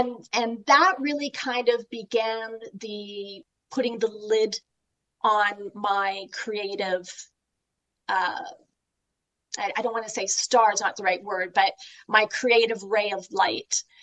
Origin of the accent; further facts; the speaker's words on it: Canada; But I grew up in Canada. And my parents were farmers